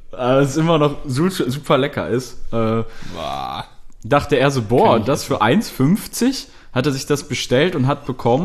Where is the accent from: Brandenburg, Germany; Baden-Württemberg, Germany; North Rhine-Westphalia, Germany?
North Rhine-Westphalia, Germany; hier auch aus der Gegend, wo ich herkomme, aus hier bei Bielefeld.